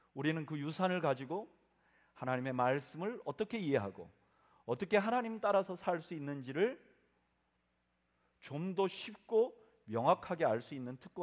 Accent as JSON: {"language": "Korean", "country": "South Korea", "lives_now": "United States", "said": "요즘에 저희는 한국인으로 태어나고 살아간다는 것이 매우 자랑스러운 그런 시기를 살고 있습니다."}